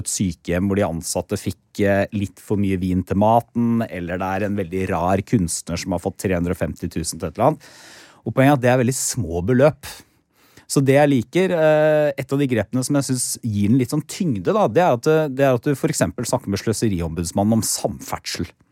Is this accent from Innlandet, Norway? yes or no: no; Porsgrunn, Telemark, Norway; det er dobbeltsporet til min hjemby Porsgrunn som får unngjelde